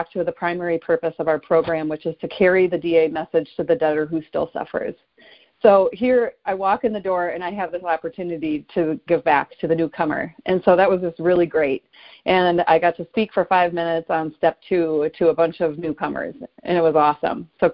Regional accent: Minnesota, United States; So when I arrived at this year's World Service Conference in Minnesota, my home state

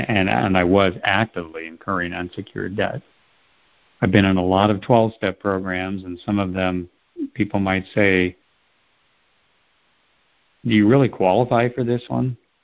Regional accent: Sacramento, California, United States; I am a debtor from Sacramento, California, in the United States.

